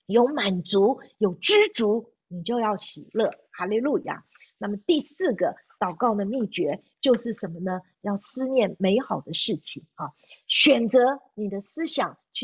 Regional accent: China; 我觉得我们中国人好像很多的时候都有这个完美主义啊

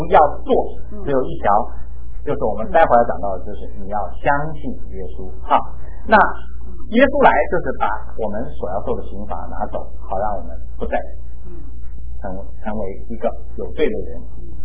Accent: China; 这些都是我们中国人的讲法啊

